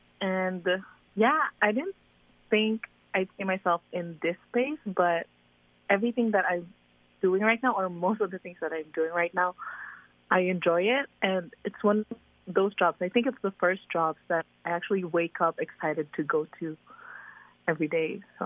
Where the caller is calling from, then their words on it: Calgary, Alberta, Canada; I'm calling from Calgary, Alberta.